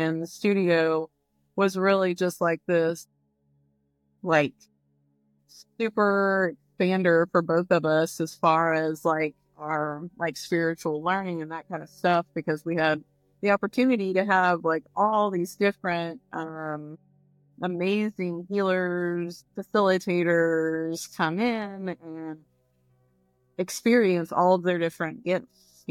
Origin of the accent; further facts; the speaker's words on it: Arkansas, United States; I grew up in North Arkansas.